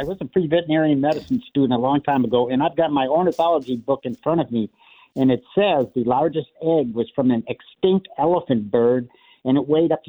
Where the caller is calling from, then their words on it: Frankston, Texas, United States; I'm calling from the big city of Frankston, Texas.